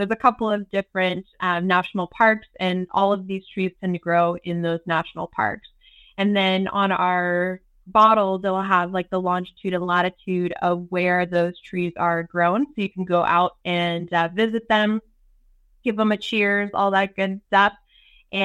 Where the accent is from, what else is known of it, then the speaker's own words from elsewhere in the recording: St. Helena, California, United States; I grew up actually in this area. I was born in St. Helena, and my parents had a winery out there.